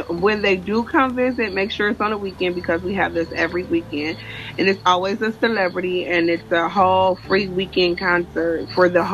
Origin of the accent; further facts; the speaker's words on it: Ohio, United States; I mean, I've been born and raised here in Ohio, so it's a very family-oriented city where I am from.